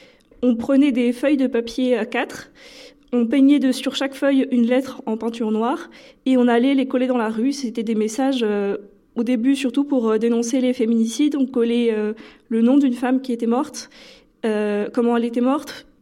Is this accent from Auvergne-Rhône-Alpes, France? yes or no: no; Versailles, Île-de-France, France; j'ai grandi à Versailles dans une famille catholique traditionnaliste, un milieu assez particulier.